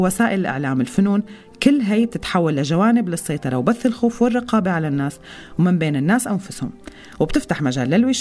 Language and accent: Arabic; Syria; إذا منطلع بأنفسنا أو حوالينا كسوريين